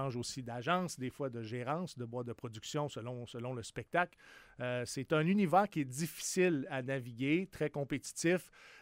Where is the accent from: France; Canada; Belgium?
Canada; Quebec City, Quebec; Parce que je suis Québécois, je viens de Limoilou, right?